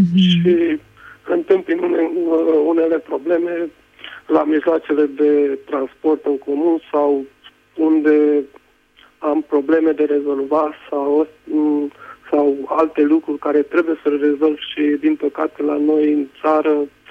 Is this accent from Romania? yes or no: yes; Arad, Arad County, Romania; sunt din Arad.